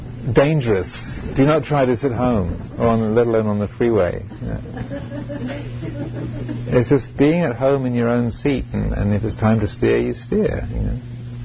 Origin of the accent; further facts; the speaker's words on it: England, United Kingdom; I was born in England, you know, and grew up in a particular kind of family, went to a particular kind of school, was born in a certain year, part of the country